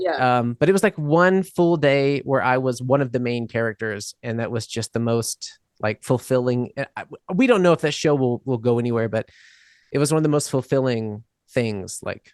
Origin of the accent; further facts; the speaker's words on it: United States; most people don't know I'm American still